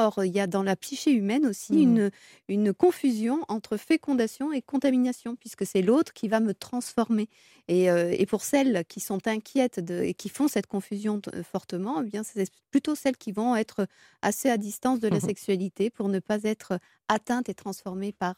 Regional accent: France; Oui, alors surtout qu'on est en France, on est des Latins

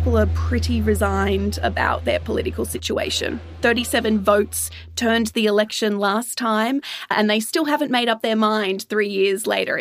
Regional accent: Queensland, Australia; As a Queenslander, I hear that a lot.

